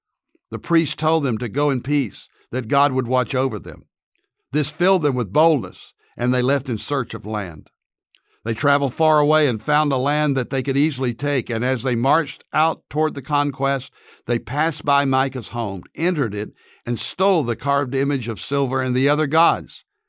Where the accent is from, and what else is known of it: Dallas, Texas, United States